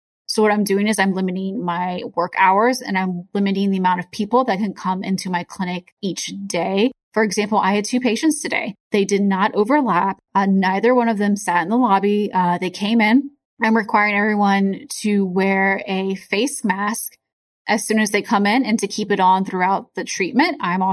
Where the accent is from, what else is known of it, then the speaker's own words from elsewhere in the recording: Montpelier, Virginia, United States; Yeah, I grew up outside of Richmond in Montpelier. So that was not a stressful area. I came to Northern Virginia. I am a little country.